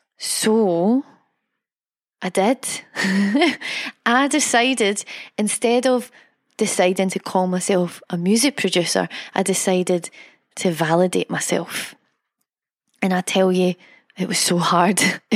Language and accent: English; Scotland, United Kingdom; I'm Scottish. Telling stories is in my blood, like tea.